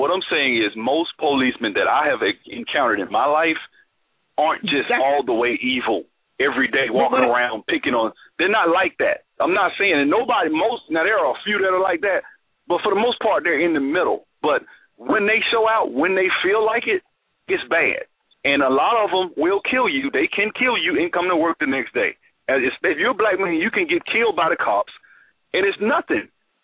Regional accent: Alabama, United States; I'm from Alabama. There are kids I knew.

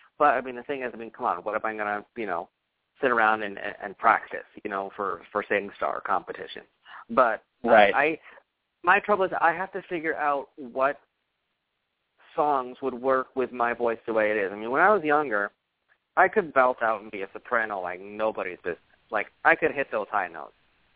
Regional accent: East Coast, United States; Like, you know, I mean, I'm from the East Coast.

